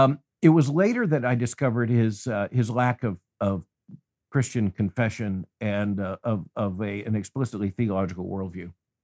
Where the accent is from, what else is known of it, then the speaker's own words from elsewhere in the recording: the South, United States; I grew up hearing about Abraham Lincoln, and I grew up in the South hearing about Abraham Lincoln.